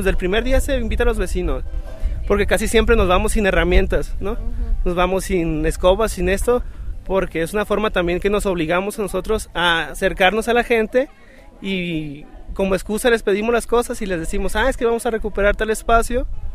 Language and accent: Spanish; Culiacán, Sinaloa, Mexico; soy de Culiacán, Sinaloa.